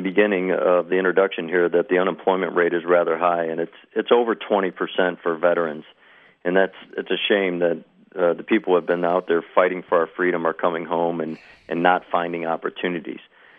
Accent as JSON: {"language": "English", "region": "Michigan", "country": "United States", "tie": "born or raised there", "said": "I was born and raised in Michigan, and I came back to Michigan, was looking for opportunities."}